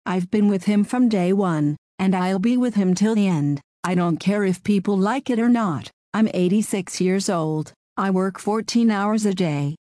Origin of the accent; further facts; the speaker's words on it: Springfield, Massachusetts, United States; born there; I was born in Springfield, Mass. My mother gave her life for me.